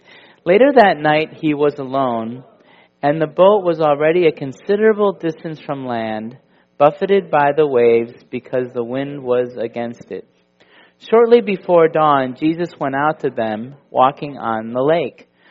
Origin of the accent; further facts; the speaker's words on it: Wisconsin, United States; I remember I have many good memories of my days growing up in Wisconsin, where the local park had a lake